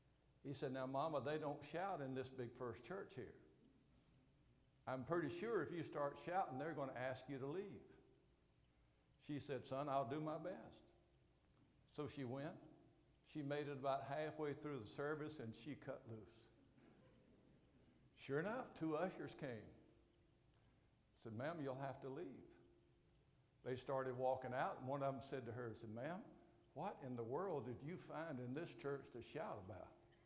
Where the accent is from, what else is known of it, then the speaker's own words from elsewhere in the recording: Gainesville, Georgia, United States; born there; I have been all my life. I was born twice in Gainesville, Georgia, just up the road to the northeast. Mama told me about the first one in 1942